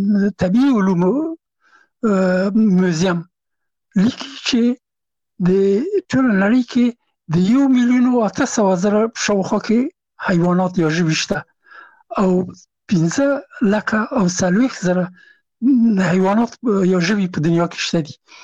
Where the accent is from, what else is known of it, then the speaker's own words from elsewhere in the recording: Afghanistan; هغه زه نه پېژندلم چې زه هم افغان یم